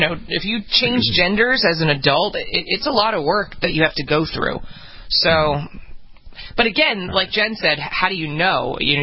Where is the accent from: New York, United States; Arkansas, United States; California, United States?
New York, United States; New York City; I can tell you right now, as a New Yorker, this is only going to apply to people who live in Williamsburg, Brooklyn.